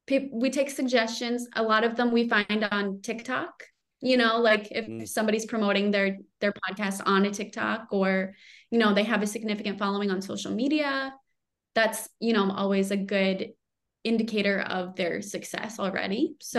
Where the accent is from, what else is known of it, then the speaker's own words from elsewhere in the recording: Potsdam, New York, United States; now in Watertown, United States; So I'm from Potsdam, New York. I'm from an hour north of Watertown where I live now.